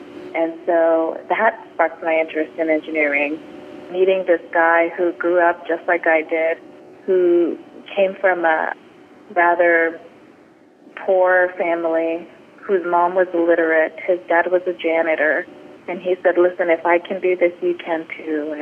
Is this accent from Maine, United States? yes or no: no; California, United States; I grew up in the San Fernando Valley from the time I was a toddler up until I went to college, and I've moved out twice and always found my way back.